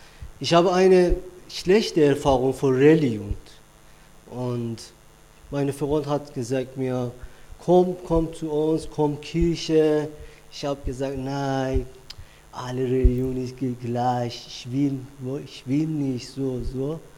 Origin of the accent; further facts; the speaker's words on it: Iran; German is a second language; now in Germany; Ich komme aus dem Iran. Ich bin sehr froh, mich. Ich bin hier. Und ich habe seit 2 Jahren Jesus gefunden.